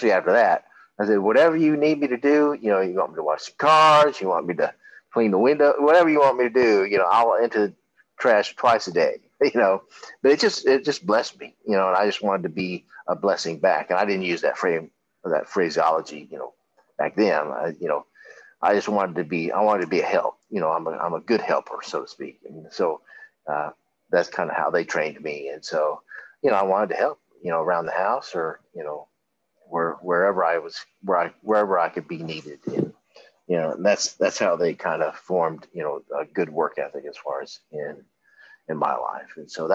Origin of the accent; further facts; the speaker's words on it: Texas, United States; I grew up in Texas, and so you know we had desert and all that kind of stuff